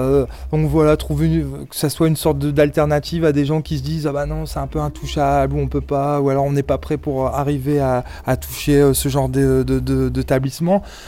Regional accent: Roubaix, Hauts-de-France, France; moi je suis de Roubaix à la base

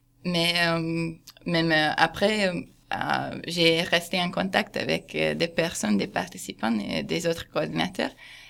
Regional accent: Hungary; French is a second language; Je suis en Croatie, je viens de la Hongrie.

